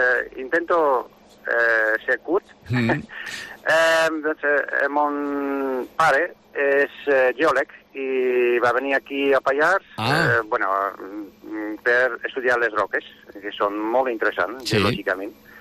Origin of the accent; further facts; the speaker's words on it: Netherlands; now in Spain; Soc originalment d'Holanda.